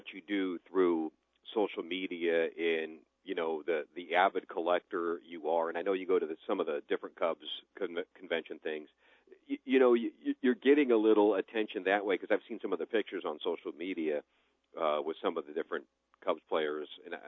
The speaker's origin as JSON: {"language": "English", "town": "Annawan", "region": "Illinois", "country": "United States", "tie": "born or raised there", "said": "I grew up, you know, collecting them when I grew up in Anawan"}